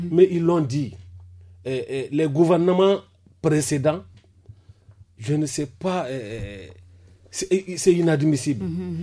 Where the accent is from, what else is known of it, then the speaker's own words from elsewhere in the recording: Niger; nous sommes tous des Nigériens